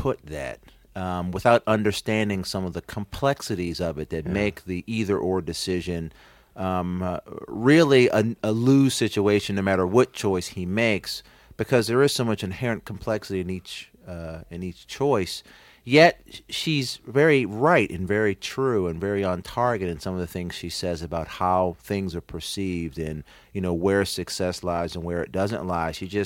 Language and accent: English; Maryland, United States; Maryland has always been thought of by my family and by me as a Southern state.